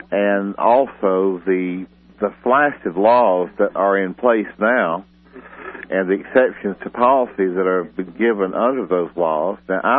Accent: Deep South, United States; And I've grown up around guns, and you can probably tell I'm from the Deep South, and we sort of have a tradition of gun ownership down there.

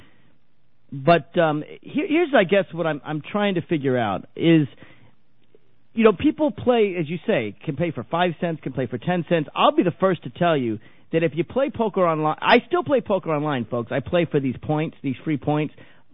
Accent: Virginia, United States; I'm from Northern Virginia.

